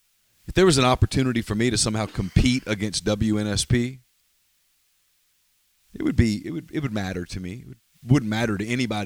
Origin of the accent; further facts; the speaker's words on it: Louisiana, United States; And so Ed Orgeron grew up in South Louisiana. I grew up in North Louisiana.